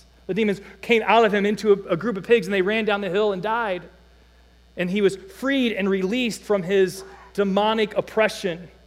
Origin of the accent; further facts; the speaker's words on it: Cleveland, Ohio, United States; Some of you guys know I grew up in Cleveland.